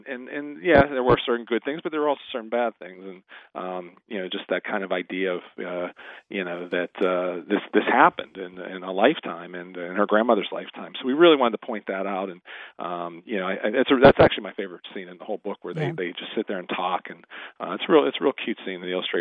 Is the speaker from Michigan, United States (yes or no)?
no; Pittsburgh, Pennsylvania, United States; Yeah. I grew up here in Pittsburgh.